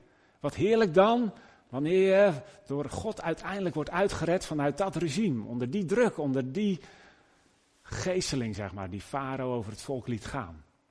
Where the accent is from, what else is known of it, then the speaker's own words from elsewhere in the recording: Noordwijk, South Holland, Netherlands; En in ons dorp waar ik ben opgegroeid, dat is Noordwijk, dan niet hier in het noorden, maar in het westen, daar was een nieuw zwembad gebouwd.